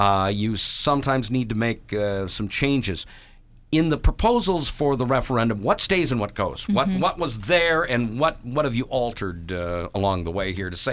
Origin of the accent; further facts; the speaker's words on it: Red Wing, Minnesota, United States; Then we scooted back up to my hometown of Red Wing.